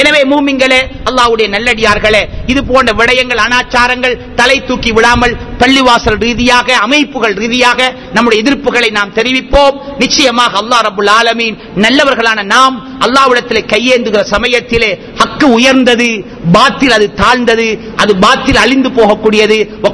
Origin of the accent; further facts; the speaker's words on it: Sri Lanka; நாங்களும் இலங்கையர்கள் என்கிற எடுத்துக்காட்டத்தான் நாங்களும் என்ன செய்கிறோம்?